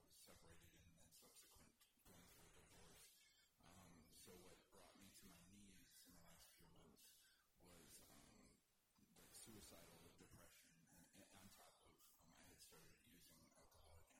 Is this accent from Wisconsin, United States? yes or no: yes; Green Bay, Wisconsin, United States; I grew up in Green Bay, Wisconsin.